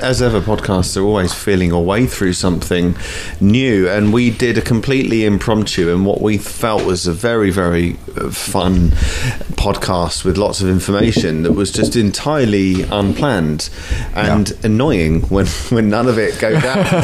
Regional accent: United Kingdom; as a British person, a bit too astute.

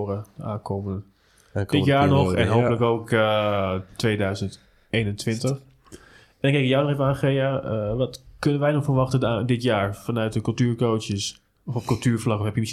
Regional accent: Netherlands; Maar ook wij als Nederlanders, terwijl we echt geen idee hadden waar dat liedje over ging

